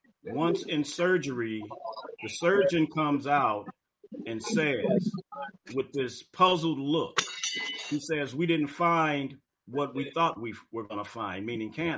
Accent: Chicago, Illinois, United States; I hail from Chicago.

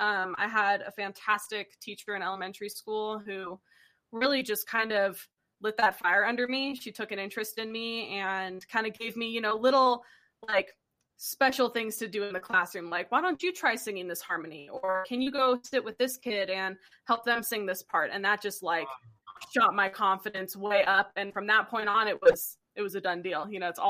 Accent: North Hollywood, California, United States; But going to school in North Hollywood, country music is not cool.

